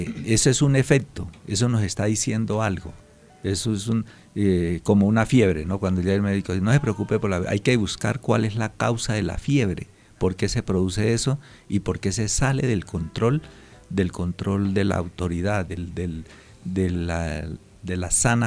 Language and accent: Spanish; Colombia; ¿para dónde nos vamos a ir si nosotros somos colombianos?